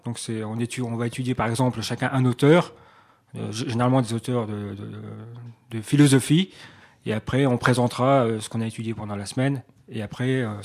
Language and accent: French; Metz, Grand Est, France; Donc je viens de Metz et j'ai servi au sein de l'armée pendant 11 ans.